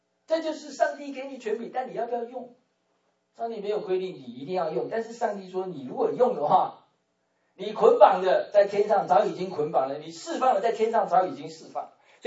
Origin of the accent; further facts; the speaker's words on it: Taiwan; 我们从台湾来的啊，庙很多，偶像很多